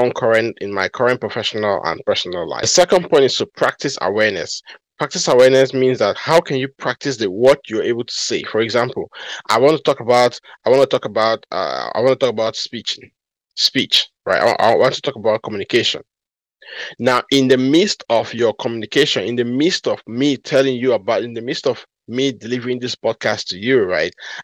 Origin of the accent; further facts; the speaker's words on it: New York, United States; I know as a New Yorker, they always say that New Yorkers speak so fast.